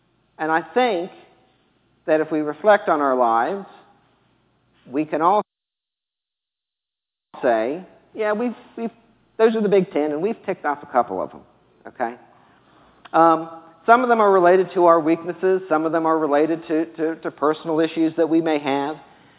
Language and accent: English; the South, United States; this is probably proof that I'm from the South